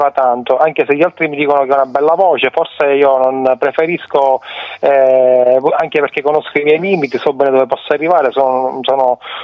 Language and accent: Italian; Sicily, Italy; accent: Sicilian Palermitan; la mia cadenza un po' siciliana palermitana, questa un pochettino mi penalizza, magari un poco più melodica